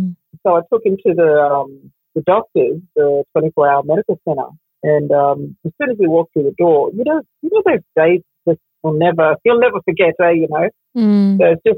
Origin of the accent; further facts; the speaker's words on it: Cairns, Queensland, Australia; Born and raised in Cairns, far north Queensland. My family ties back to Moa Island, St. Paul's. Traditional name is Wag Village.